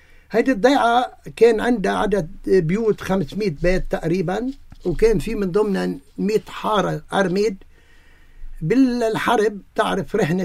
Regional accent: Abdallah, North Governorate, Lebanon; نحن متشبثين بارضنا، وخاصه نحن بعبد الله متشبثين بضيعتنا

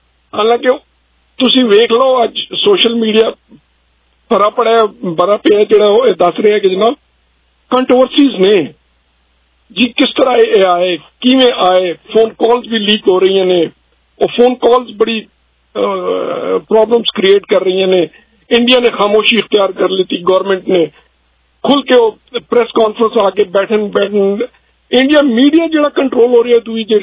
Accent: Pakistan; first language Pashto; Punjabi is a second language; ਜੇ ਮੇਰੀ ਪੰਜਾਬੀ ਥੋੜੀ ਮਾੜੀ ਜੀ ਹੋਵੇ ਤੇ ਗੁਜ਼ਾਰਾ ਕਰ ਲੈਣਾ, ਕਿਉਂਕਿ ਮੈਂ basically I am Pashtun Pathan and I am speaking Pashtun

